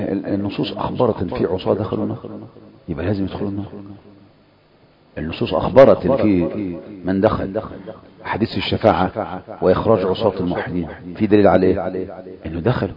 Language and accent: Arabic; Egypt; تفكر المناهج هذه عندنا في مصر يا أخوان